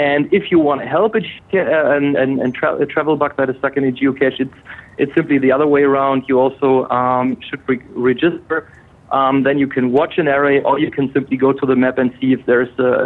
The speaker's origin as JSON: {"language": "English", "region": "Hamburg", "country": "Germany", "said": "I'm from Germany. You can probably hear that. I'm from Hamburg, North Germany, and however, currently I'm on a business trip in New York City. So I'm calling from a hotel room in New York City."}